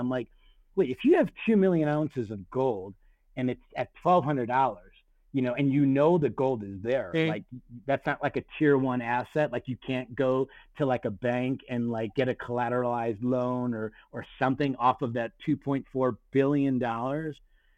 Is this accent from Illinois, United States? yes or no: yes; Chicago, Illinois, United States; So I grew up in Chicago, and I was a trader at the CME Group, Chicago Board of Trade, for 22 years.